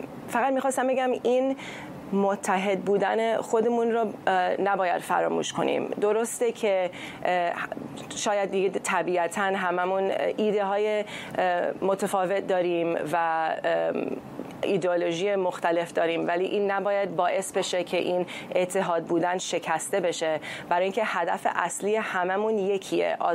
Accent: United States; من تو آمریکا بزرگ شدم، به دنیا آمدم بزرگ شدم،

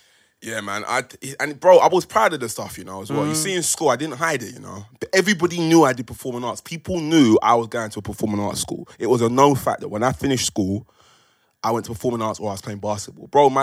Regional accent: Leyton, London, United Kingdom; So, like, growing up in Leighton, particularly, going to school in Leytonstone

